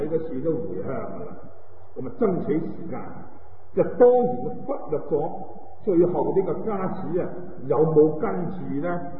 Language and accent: Cantonese; China; 咁弥勒菩萨在我哋中国人嚟讲咧，咁啊亦都咧好出名啊。